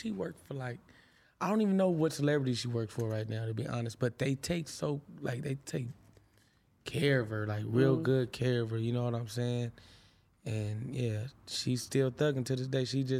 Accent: El Salvador; I'm from El Salvador

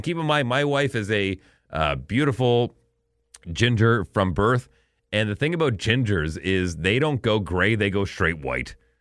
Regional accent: Alberta, Canada; growing up in Northern Alberta, was an Oiler fan growing up

